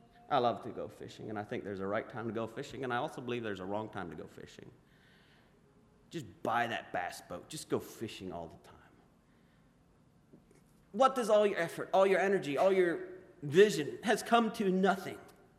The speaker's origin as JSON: {"language": "English", "country": "Paraguay", "tie": "born or raised there", "said": "growing up in South America, Paraguay, we had these little bus stops."}